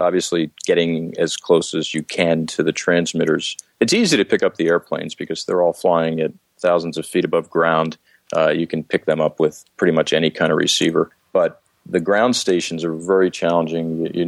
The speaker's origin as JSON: {"language": "English", "town": "Philadelphia", "region": "Pennsylvania", "country": "United States", "tie": "born or raised there", "said": "I grew up in Philadelphia, and kind of like not that far from Philly."}